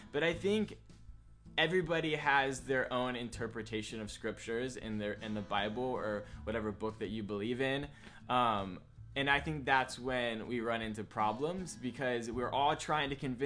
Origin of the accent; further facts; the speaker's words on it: Ohio, United States; So I am from Ohio, and I grew up in the church.